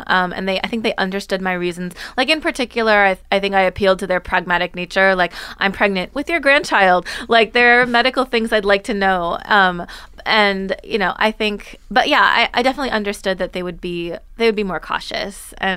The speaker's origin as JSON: {"language": "English", "town": "Seattle", "region": "Washington", "country": "United States", "tie": "born or raised there", "said": "I was born in Seattle."}